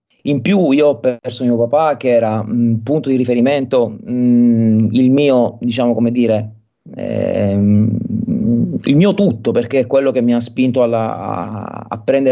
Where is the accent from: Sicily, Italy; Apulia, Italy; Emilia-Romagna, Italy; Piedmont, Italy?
Sicily, Italy; Palermo; Io sono di Palermo e per scelta non mi sono mai mosso da qui, perché non sono un amante delle temperature fredde